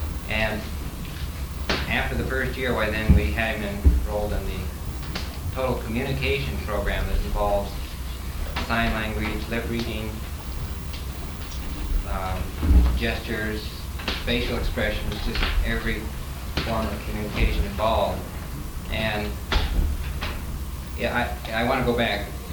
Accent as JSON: {"language": "English", "town": "Tacoma", "region": "Washington", "country": "United States", "said": "from Tacoma."}